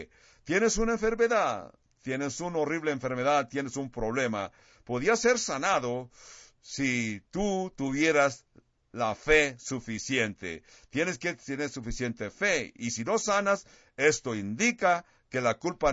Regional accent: California, United States; now in New Mexico, United States; Aquí, en esta área que vivimos en Nuevo México, de veras, no hay mucho tráfico. Yo crecí en California

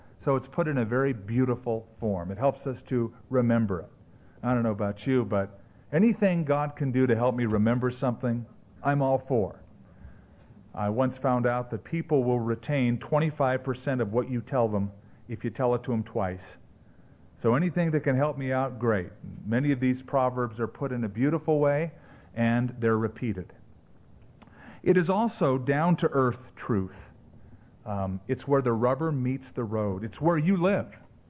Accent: California, United States; And I came from Southern California originally, and I used to surf every morning.

